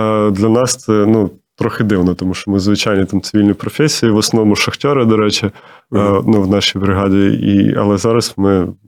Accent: Kherson, Kherson Oblast, Ukraine; коли ми були в окупації, я з Херсону

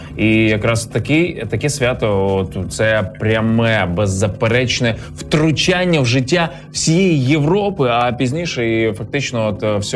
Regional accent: Ivankiv, Kyiv Oblast, Ukraine; от в моєму рідному містечку. Тому ті, хто були в Іванкові або хочуть побувати, ви там не помилитесь.

